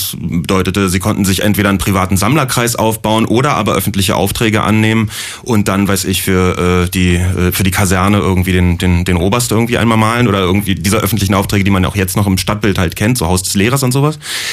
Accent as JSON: {"language": "German", "region": "East Germany", "country": "Germany", "tie": "born or raised there", "said": "wie ist es als Kind im Osten, das wusste ich selber noch"}